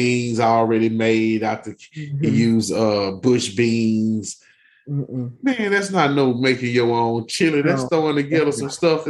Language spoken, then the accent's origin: English; Texas, United States; Y'all, let me tell y'all something. I'm from Texas.